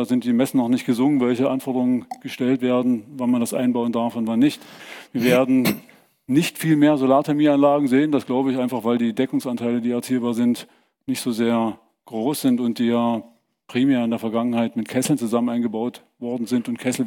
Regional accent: Dresden, Saxony, Germany; ich komme aus Dresden.

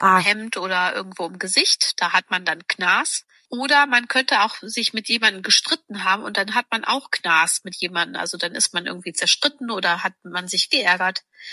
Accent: Eschau, Bavaria, Germany; Und ich komme aus Eschau.

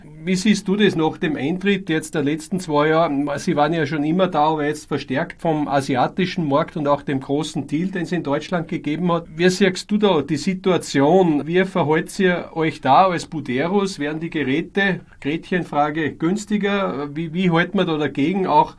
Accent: Austria; Bei uns in Österreich betrifft es uns stark

